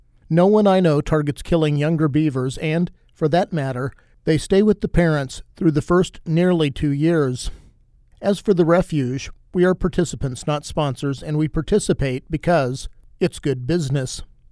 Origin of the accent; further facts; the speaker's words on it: Ellsworth, Kansas, United States; I have shared before that in my hometown of Ellsworth, Kansas, it's Cowtown Days